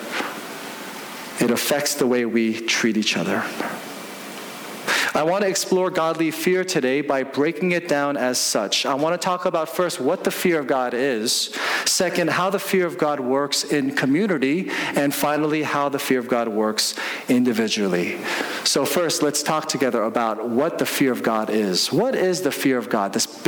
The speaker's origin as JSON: {"language": "English", "country": "United States", "said": "I'm still American. I'm still Korean. I'm still a man. I'm still a pastor."}